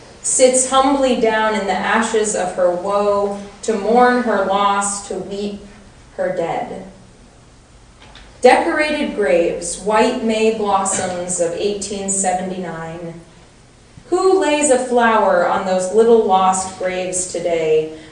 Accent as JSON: {"language": "English", "region": "South Carolina", "country": "United States", "tie": "born or raised there", "said": "The Unitarian Universalist congregation I grew up in South Carolina, had a number of veterans who attended regularly."}